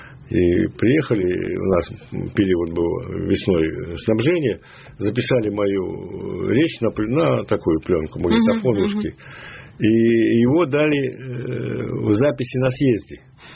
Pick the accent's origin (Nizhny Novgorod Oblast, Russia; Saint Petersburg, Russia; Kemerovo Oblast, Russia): Saint Petersburg, Russia; я коренной ленинградец. Так. Я пережил блокаду ленинградскую.